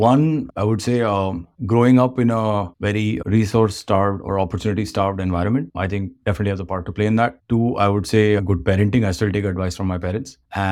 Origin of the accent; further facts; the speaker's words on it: India; When I was younger, I grew up in India.